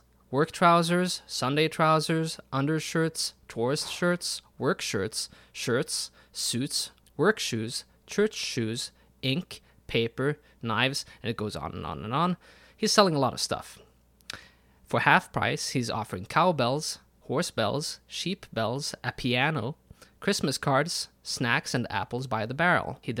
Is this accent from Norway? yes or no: yes; Haugesund, Rogaland, Norway; a ship from my hometown of Haugesund sets out from England.